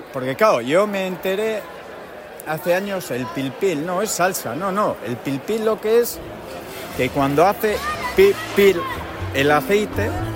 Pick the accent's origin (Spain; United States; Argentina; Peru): Spain; Eibar, Basque Country; Yo de Eibar, de toda vida.